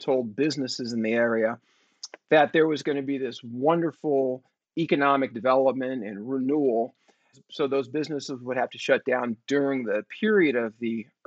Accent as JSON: {"language": "English", "town": "San Francisco", "region": "California", "country": "United States", "tie": "born or raised there", "said": "One, I grew up in San Francisco. I was born in 1965."}